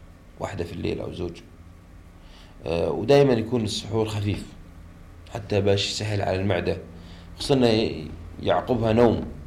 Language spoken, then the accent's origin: Arabic; Kuwait; عندنا في الكويت والخليج عموما